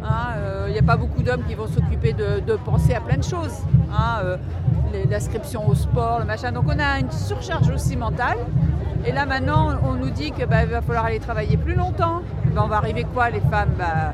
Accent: Nantes, Pays de la Loire, France; Je suis de Nantes.

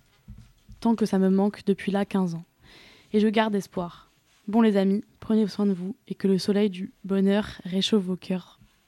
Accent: Guadeloupe; je pourrai rentrer chez moi en Guadeloupe, et revoir ma famille, profiter de ma culture, et les bons plats de chez moi

